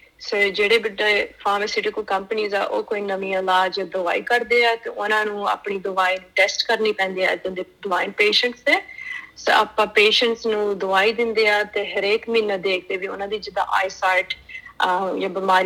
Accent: Griffith, New South Wales, Australia; also born or lived in New Zealand; ਮੈਂ ਨਿਊਜ਼ੀਲੈਂਡ ਦੇ ਵਿੱਚ ਬੋਰਨ ਸੀਗੀ, ਤੇ ਜਦੋਂ ਮੈਂ 1 ਸਾਲ ਦੀ ਸੀਗੀ ਮੇਰੀ ਫੈਮਿਲੀ ਆਸਟ੍ਰੇਲੀਆ ਮੂਵ ਹੋ ਗਈ ਸੀਗੀ, ਤੇ ਆਸਟ੍ਰੇਲੀਆ ਮੂਵ ਹੋਏ ਬਿਕਾਜ਼ ਮੇਰੇ ਡੈਡ ਨੂੰ ਪਹਿਲਾਂ ਤੋਂ ਖੇਤੀ ਦਾ ਬਹੁਤ ਸ਼ੌਂਕ ਸੀਗਾ, ਤੇ ਮੇਰੇ ਭੂਆ ਜੀ ਪਹਿਲੀ ਮੂਵ ਹੋ ਗਏ ਸੀਗੇ ਇੱਕ ਛੋਟਾ ਜਿਹਾ ਪਿੰਡ ਜਿਹੜਾ ਨਾਂ ਹੈਗਾ ਗ੍ਰਿਫਿਥ

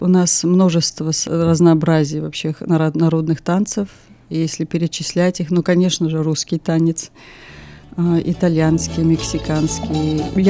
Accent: Tashkent, Uzbekistan; moved away; Ну, я приехала из Узбекистана, из Ташкента, и там я занималась почти 15 лет в студии танца.

